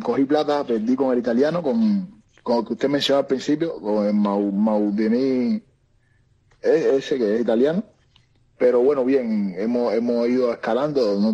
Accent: Cuba; now in Spain; soy un español más, como es el que dice, llevo la Cuba por sangre, no digo que no, soy cubano y en mi sangre corre sangre cubana

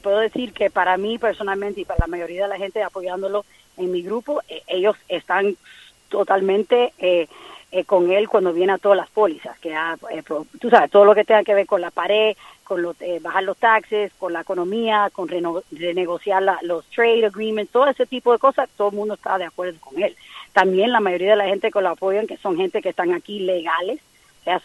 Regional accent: Cuba; now in United States; ella es cubana como yo, y dice, pero eso es una locura, ¿cómo no vamos a poder decir y opinar en público si estamos en Estados Unidos, no en Cuba?

